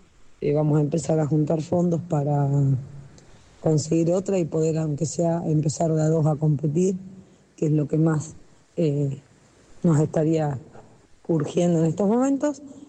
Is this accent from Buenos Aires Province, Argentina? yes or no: yes; Trenque Lauquen, Buenos Aires Province, Argentina; soy de Trenquelauquen, de la provincia de Buenos Aires.